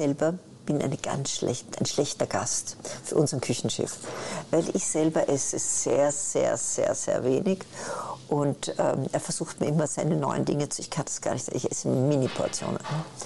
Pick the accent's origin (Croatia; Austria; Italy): Austria; Vienna; ich komme aus Wien.